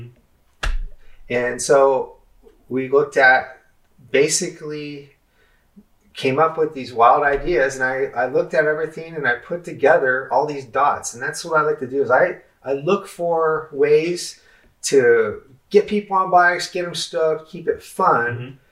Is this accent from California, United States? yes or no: yes; San Francisco, California, United States; I took my hometown, San Francisco, pulled together the leaders of the bike community